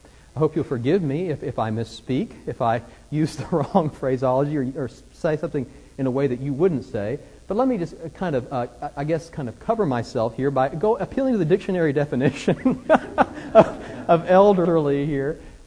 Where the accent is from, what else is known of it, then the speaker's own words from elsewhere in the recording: Arkansas, United States; I grew up in Arkansas, so I have to kind of check my English with everybody before I start talking about it.